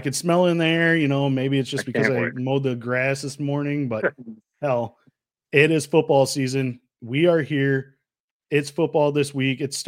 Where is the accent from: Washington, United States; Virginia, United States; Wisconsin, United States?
Wisconsin, United States; I mean, you and I growing up in Wisconsin, we know Packer football, Badger football.